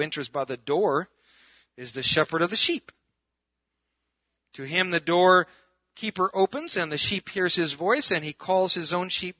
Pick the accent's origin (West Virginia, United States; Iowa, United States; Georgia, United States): Iowa, United States; I'm from Iowa. We only had like one. It was in a zoo somewhere, I think. Cows, though. Lots of cows.